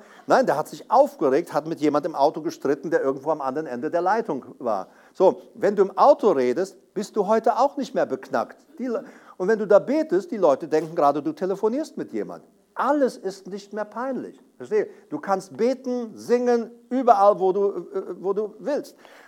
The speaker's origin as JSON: {"language": "German", "country": "Paraguay", "tie": "born or raised there", "said": "Aber ich bin da aufgewachsen auf dem Land"}